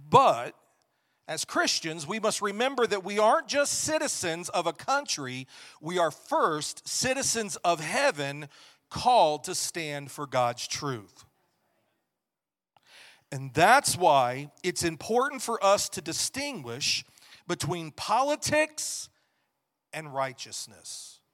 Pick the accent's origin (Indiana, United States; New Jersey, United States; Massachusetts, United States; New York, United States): Indiana, United States; Indianapolis; now in Polson, United States; We moved from Indianapolis, where we were born and raised.